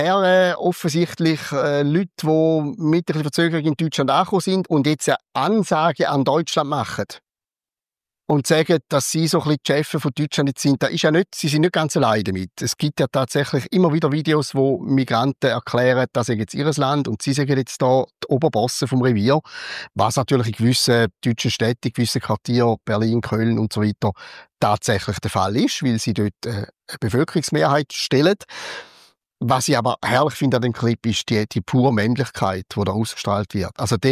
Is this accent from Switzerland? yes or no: yes; Switzerland; ich als Schweizer